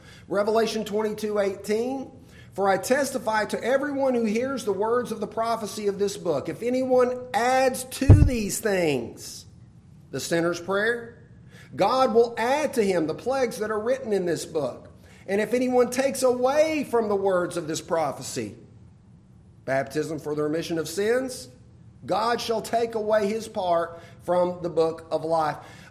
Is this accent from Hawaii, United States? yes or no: no; Alabama, United States; Interestingly, so my home state, Alabama